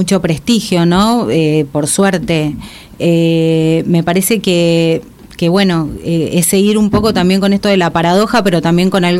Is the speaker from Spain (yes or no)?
no; Argentina; pero como argentina hablo